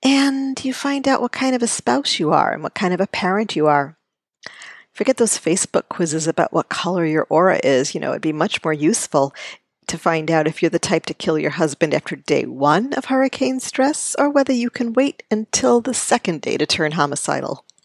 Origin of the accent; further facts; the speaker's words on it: New Orleans, Louisiana, United States; I grew up in New Orleans, and I lived through Betsy.